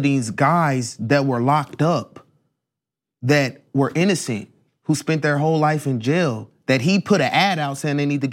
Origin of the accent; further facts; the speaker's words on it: Dayton, Ohio, United States; White supremacist terrorists in my hometown Dayton were trending at number one.